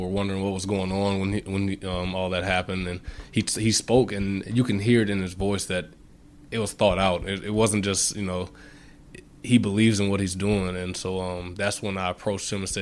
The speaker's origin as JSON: {"language": "English", "town": "Baton Rouge", "region": "Louisiana", "country": "United States", "tie": "born or raised there", "said": "Growing up in Baton Rouge and seeing what I've seen and seeing and hearing what my family has experienced with these issues that we have in the country"}